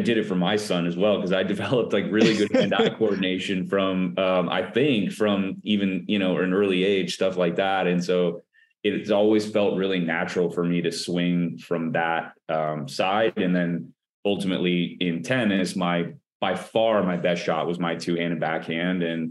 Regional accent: Minnesota, United States; born there; I was born in Minnesota, and my mom, we had a basement.

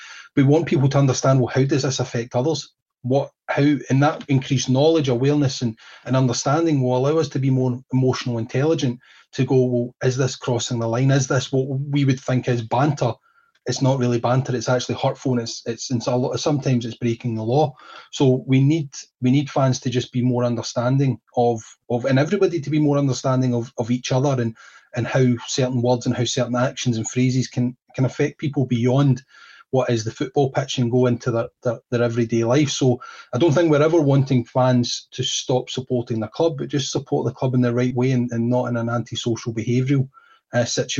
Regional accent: Scotland, United Kingdom; Yeah as a Scotsman...

